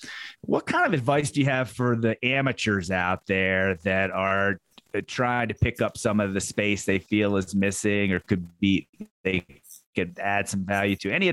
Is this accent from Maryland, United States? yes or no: yes; Catonsville, Maryland, United States; We're both from the Patapsco River Valley. I cheat and call it the Patapsco River Valley because I'm from the Catonsville side and the Ellicott City side and Elk Ridge side.